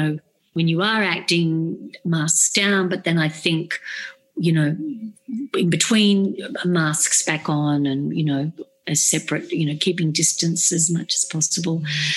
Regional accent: Australia; Because we're Australian. I mean, we're an advantage that we're an island so far away from anybody else.

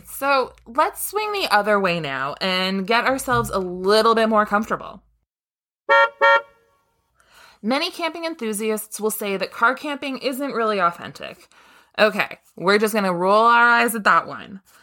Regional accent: Ontario, Canada; we're from Ontario, Canada.

